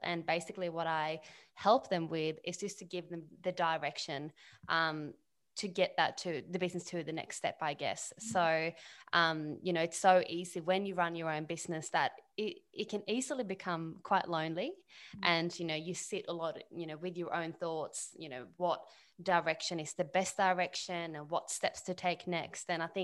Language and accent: English; Sweden; moved away as an adult; now in Australia; So I'm from Sweden. I moved to Australia 11 years ago. Didn't plan to stay here, but you know, here I am 11 years later, which is amazing.